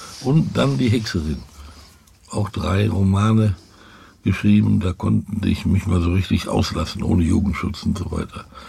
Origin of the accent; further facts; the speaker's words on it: Dortmund, North Rhine-Westphalia, Germany; ich komme aus dem Ruhrgebiet, ein richtiger Ruhrpott aus Dortmund, BVB